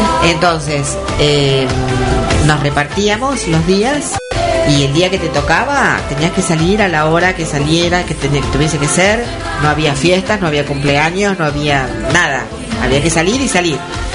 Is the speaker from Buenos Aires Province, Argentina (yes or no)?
yes; Roque Pérez, Buenos Aires Province, Argentina; also born or lived in La Plata; yo me fui a estudiar a La Plata. Y después estuve 10 años en La Plata, porque hice la carrera más la especialización. Y después me volví a mi pueblo, Roque Pérez.